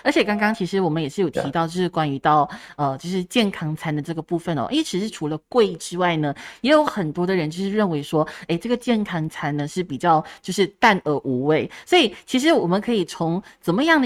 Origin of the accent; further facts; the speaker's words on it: Malaysia; 我们马来西亚人其实应该要怎么样去提升这个运动水平